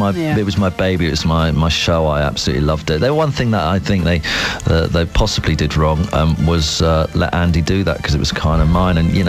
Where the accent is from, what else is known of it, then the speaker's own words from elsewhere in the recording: Watford, East of England, United Kingdom; I come from the Watford area. You know, I grew up around that area.